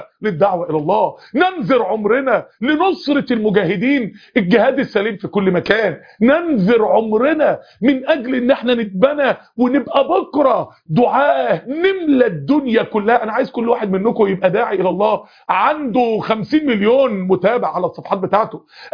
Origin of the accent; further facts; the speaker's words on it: Egypt; التبرع احنا عندنا في مصر هنا عندنا بنك الطعام عامل حملة لتوصيل التبرعات